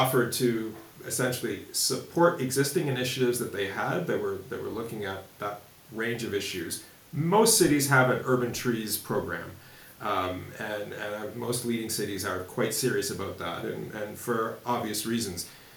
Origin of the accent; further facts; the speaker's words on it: Toronto, Ontario, Canada; now in Montreal, Canada; And I grew up in Toronto, by the way, so